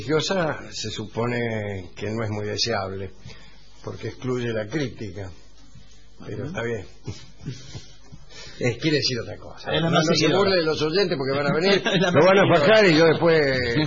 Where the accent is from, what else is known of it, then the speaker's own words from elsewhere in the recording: Tucumán, Argentina; somos de Tucumán, te vinimos a ver